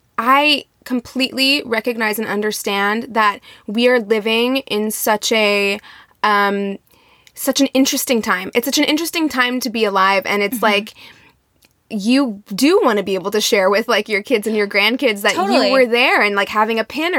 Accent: Midwest, United States; now in Los Angeles, United States; I grew up in the Midwest, but I went to a very large public high school and was always around diversity. So much so that when I moved to LA in the Valley, I was like, where are all the black people?

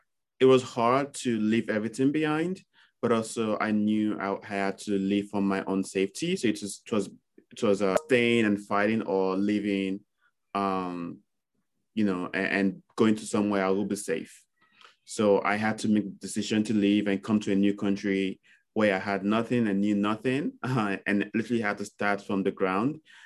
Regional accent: Nigeria; English is a second language; moved away as an adult; now in United States; I am originally Nigerian. I moved to the US about 10 years ago as a refugee. I worked in Nigeria before I moved here

